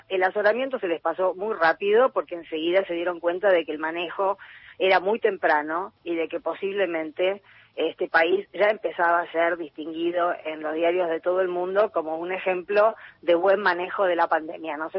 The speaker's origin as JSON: {"language": "Spanish", "town": "Quilmes", "region": "Buenos Aires Province", "country": "Argentina", "said": "sobre todo los que somos de Quilmes."}